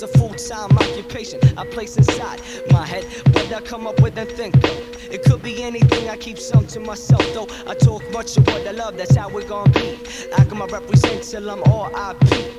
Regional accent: Stockholm, Stockholm County, Sweden; But I'm from Sweden, Stockholm.

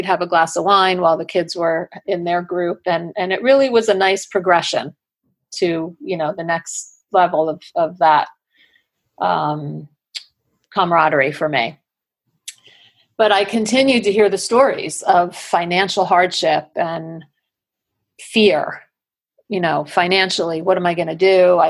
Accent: Northeast, United States; I come from the Northeast, so it's a little different down here in Southwest Florida, but I'm adjusting, I'm figuring it out.

